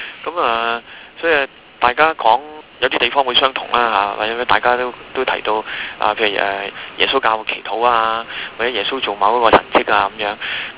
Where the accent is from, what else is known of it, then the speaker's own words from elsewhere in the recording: China; 用我哋中國人講啊